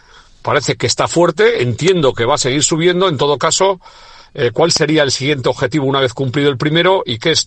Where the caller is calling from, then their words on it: Vitoria, Basque Country, Spain; de Vitoria.